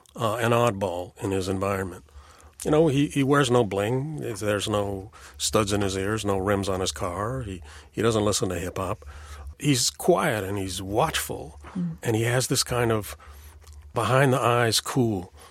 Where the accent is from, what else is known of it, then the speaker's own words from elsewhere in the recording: Los Angeles, California, United States; All my friends were black. And so I co-opted their speech and their style and their attitudes and pretty much all of it. And so in effect, the vernacular was my first language